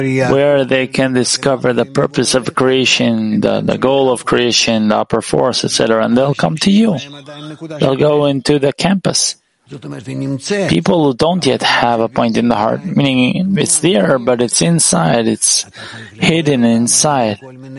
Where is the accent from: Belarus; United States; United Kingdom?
Belarus; I was born in Belarus. I lived there. I grew up there. I know this country.